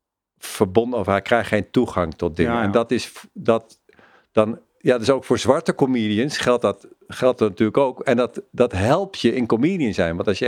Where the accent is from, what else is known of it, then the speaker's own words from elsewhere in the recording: North Holland, Netherlands; Maar ik ben natuurlijk niet alleen maar Joods. Ik ben ook een Nederlander en ik kom uit Gooien